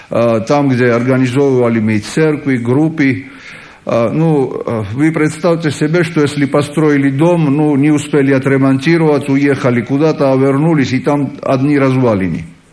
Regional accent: Georgia; Я из Грузии тоже, но не русский, грузин.

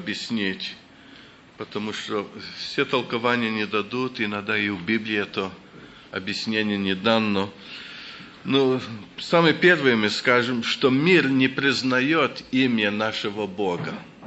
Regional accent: Russia; я из России.

